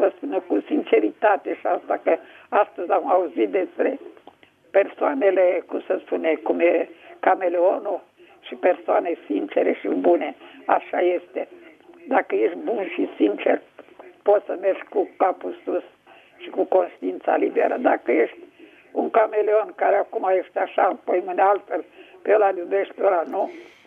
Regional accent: Târgu Jiu, Gorj County, Romania; sunt din Târgu Jiu.

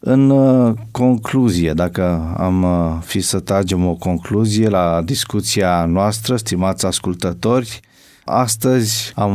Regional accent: Romania; trăind într-o țară creștină, așa cum ne place nouă ca români să spunem

